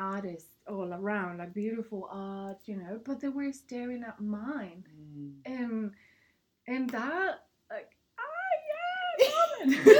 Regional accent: Australia; I'm Australian. But I didn't finish high school here

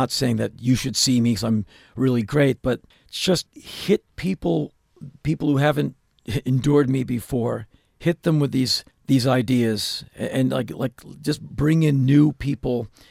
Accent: United States; very much like the people I grew up with in America.

